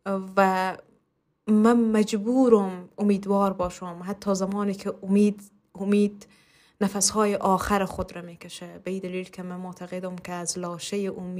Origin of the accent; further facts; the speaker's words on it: Afghanistan; zani 30 sale, ahl Afghanistan va farzand jang. مثل همه هم نسل های خود در جنگ متولد شدم، در جنگ پرورش یافتم